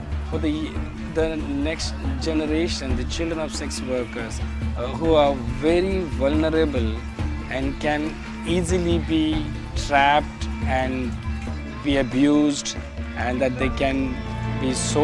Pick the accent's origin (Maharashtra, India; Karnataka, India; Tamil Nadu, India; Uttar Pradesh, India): Maharashtra, India; Mumbai; English is a second language; I was born and brought up in Islam, in Mumbai